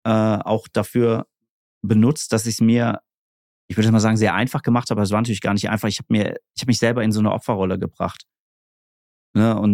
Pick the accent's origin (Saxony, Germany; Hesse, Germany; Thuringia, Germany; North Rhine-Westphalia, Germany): Hesse, Germany; Martinsthal; now in Kassel, Germany; ich wohne ja mittlerweile wieder in Kassel. Ich bin im Martinstal aufgewachsen, ist so ein kleines, ich weiß gar nicht, 100 Einwohner, 1000 Einwohner, irgendwie ganz klein in Weinbergen, total süß.